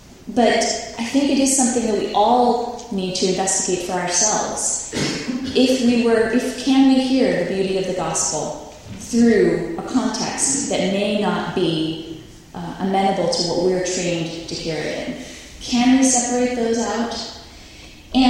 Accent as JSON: {"language": "English", "region": "New York", "country": "United States", "tie": "born or raised there", "said": "Growing up in New York, the culture of the church was very exotic."}